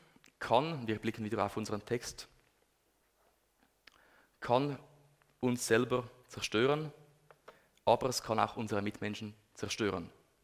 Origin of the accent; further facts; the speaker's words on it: Switzerland; Das muss funktionieren. Das sind wir Schweizer, oder?